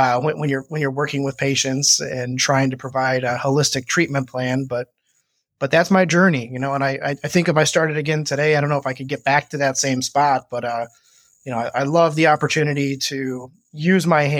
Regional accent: Indiana, United States; I'm from the Northwest Indiana, just outside of Chicago area.

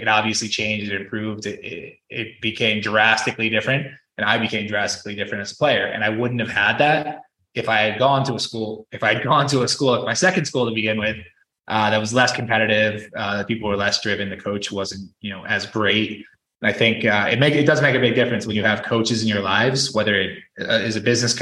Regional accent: Connecticut, United States; Yeah, so I grew up in Connecticut, about an hour outside of New York City, which, you know, growing up there was great.

